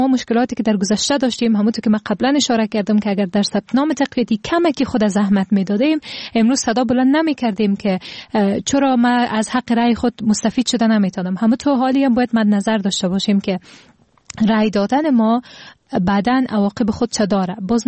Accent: Afghanistan; همه ما میتونیم به عنوان یک افغان

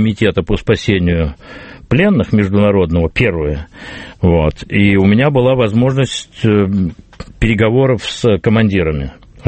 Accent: Moscow, Russia; несмотря на то, что я москвич

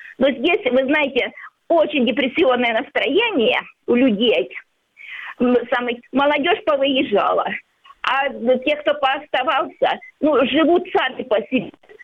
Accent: Donetsk, Donetsk Oblast, Ukraine; born there; accent: shokanye; По отцу я русская, поэтому я шокаю, я говорю, я в Донецке родилась.

